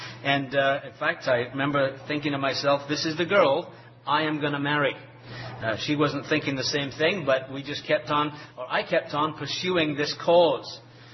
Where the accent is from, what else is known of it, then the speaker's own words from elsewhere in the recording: Leeds, Yorkshire and the Humber, United Kingdom; born there; I was born in England, in a city called Leeds in the northern part of England. Only child into a Roman Catholic family.